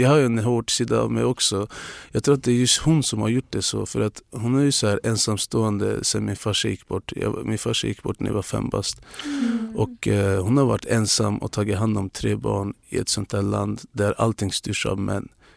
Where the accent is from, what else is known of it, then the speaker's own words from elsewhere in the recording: Luleå, Norrbotten County, Sweden; när jag flyttade från Luleå. Och då var det jättetufft och det var flera gånger jag var så nära på att ge upp och flytta tillbaka.